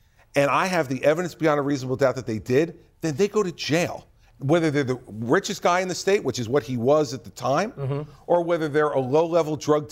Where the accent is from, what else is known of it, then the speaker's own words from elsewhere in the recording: New Jersey, United States; I'm definitely not the Bible guy, but I'm from New Jersey.